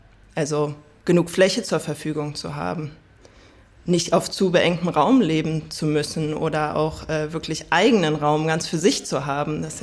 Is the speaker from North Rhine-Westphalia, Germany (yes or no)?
no; Berlin, Germany; Also ich komme selbst aus Berlin, tatsächlich auch nicht so weit von hier, wohnen meine Eltern.